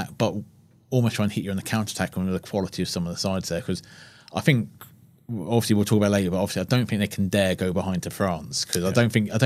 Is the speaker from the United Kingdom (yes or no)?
yes; England, United Kingdom; speaking as an Englishman